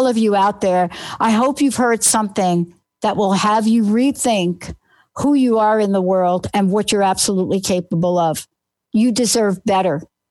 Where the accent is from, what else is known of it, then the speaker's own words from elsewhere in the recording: New York, United States; also born or lived in New Jersey; now in Washington State, United States; I live in Washington State. I grew up in New York and New Jersey.